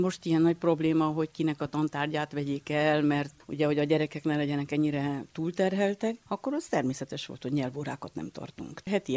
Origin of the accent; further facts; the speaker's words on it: Arad, Arad County, Romania; Én városi gyerekként Aradon a főtéren laktunk, a villamosok csilingeltek, meg minden.